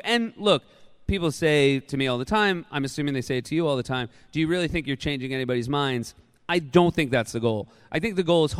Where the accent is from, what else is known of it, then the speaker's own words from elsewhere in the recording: Manchester, New Hampshire, United States; And I grew up near Manchester, New Hampshire, and so that was a town that was big enough, a city that was big enough that candidates actually came through.